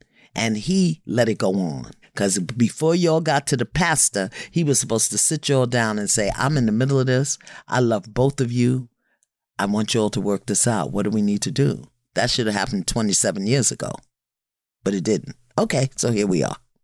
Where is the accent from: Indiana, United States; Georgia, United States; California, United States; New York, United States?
New York, United States; Brooklyn; I come from Brooklyn. I'm bold like that.